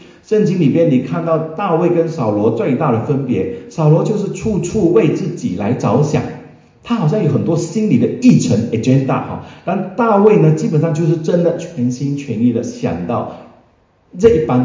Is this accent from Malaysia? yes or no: yes; East Malaysia, Malaysia; 马来西亚第一个新冠病毒在我家乡东马过世的是牧师